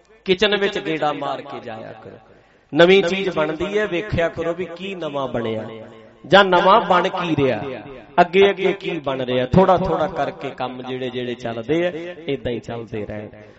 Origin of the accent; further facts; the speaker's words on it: Punjab, India; ਅਸੀਂ ਪੰਜਾਬੀ ਹਾਂ, ਮੁੱਖ ਤੇ ਦਾੜਾ ਸਿਰ ਤੇ ਦਸਤਾਰ ਹੈ, ਅਸੀਂ ਗੁਰੂ ਦੇ ਸਿੱਖ ਵੀ